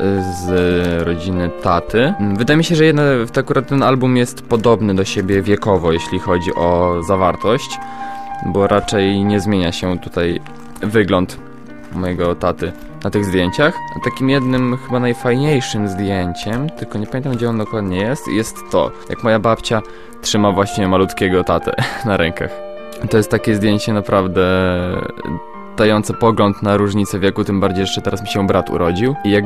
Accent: Lublin, Lublin Voivodeship, Poland; mieszkam w Lublinie od urodzenia.

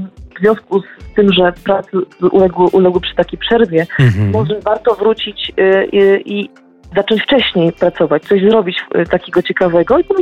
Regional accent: Lesser Poland, Poland; postanowiłam, tak jak powiedziałeś, wrócić do korzeni na Podhale. Pochodzę z Podhala i ta muzyka tradycyjna, muzyka góralska zawsze gdzieś w duszy mi grała

